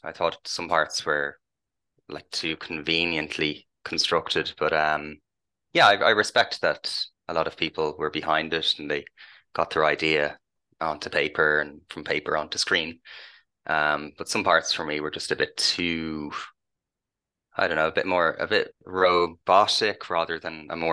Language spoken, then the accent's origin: English; Bray, County Wicklow, Ireland; also born or lived in Dublin; I'm from near Dublin. I was born in Dublin, but raised in a town some kilometers away on the on the east coast, in a town called Bray, Bray.